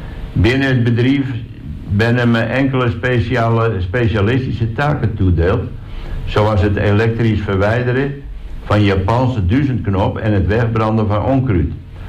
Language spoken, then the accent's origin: Dutch; The Hague, South Holland, Netherlands; born there; now in Texel, Netherlands; Ik kom op het ogenblik uit Oostrent. Eigenlijk ben ik een geboren Hagenees. En dit jaar word ik 54 en ik woon al 12 jaar op Texel.